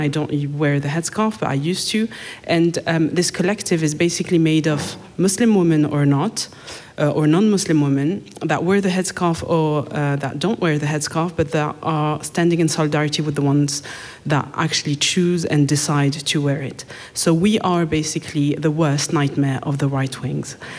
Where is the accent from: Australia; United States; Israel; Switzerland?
Switzerland; Romandy; also born or lived in Zurich; I come from the French side of Switzerland. Let's just say it's a completely different country, I would guess. I used to live in Zurich, but I've never seen this place. I don't speak German because I refuse to.